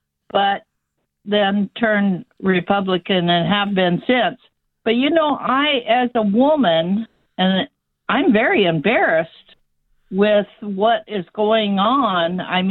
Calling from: Olympia, Washington, United States; Yes, this is. I'm from Olympia, Washington.

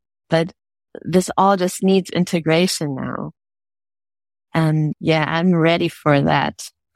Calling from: Germany

